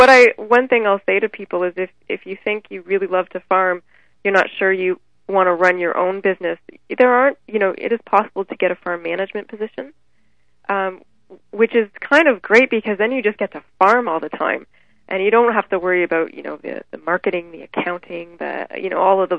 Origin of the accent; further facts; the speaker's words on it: Kitchener, Ontario, Canada; I mean, I'd really spent very little time on a farm. I'm from Kitchener. I'm from the suburbs.